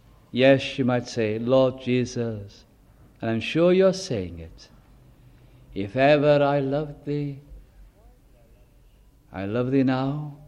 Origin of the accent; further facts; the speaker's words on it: Wales, United Kingdom; As a nation, as Welsh people, we are famous.